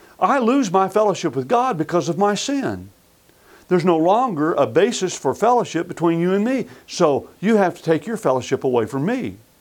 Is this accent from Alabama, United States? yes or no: no; Arizona, United States; also born or lived in Texas; Now, I was born in Texas, but I was raised in Arizona.